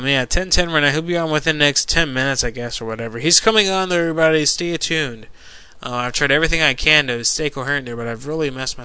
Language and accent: English; Florida, United States; here out of my hometown in Florida.